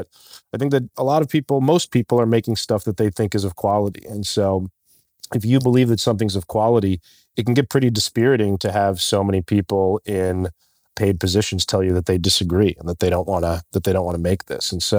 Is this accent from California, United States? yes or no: no; Tucson, Arizona, United States; I'm from Tucson, Arizona, and my dad's a lawyer and my mother was an educator.